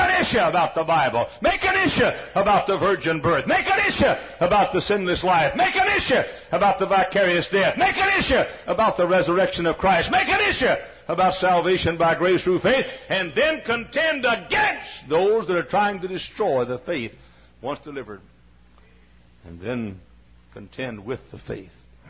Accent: the South, United States; I said, "Why, sure, I'm a Southerner."

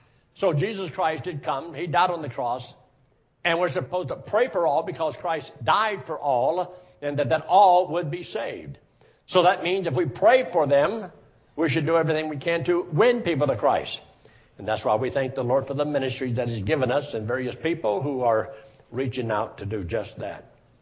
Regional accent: United States; born there; And I was born in America, and my first birth is a physical birth.

